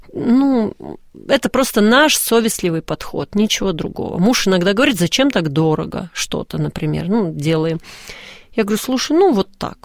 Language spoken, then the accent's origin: Russian; Moscow, Russia; я родилась и выросла в Москве, несмотря на то, что мое детство прошло прям совсем неподалеку от вашего офиса, от вашей студии, я жила на Донской улице